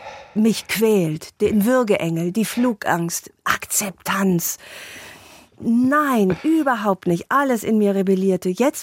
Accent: Rhineland, Germany; ich bin Rheinländerin, ich bin Ungarin

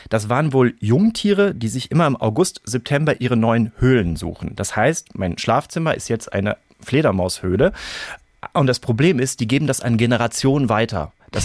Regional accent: Germany; born there; Also ich wurde in Deutschland geboren, meine Eltern sind aber Spätaussiedler und deshalb bin ich mit der polnischen Variante des Liedes groß geworden.

